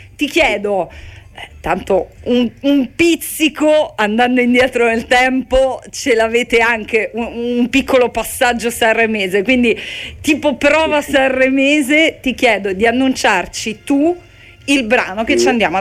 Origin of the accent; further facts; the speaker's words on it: Rome, Lazio, Italy; Io sono romana doc, però Milano certo.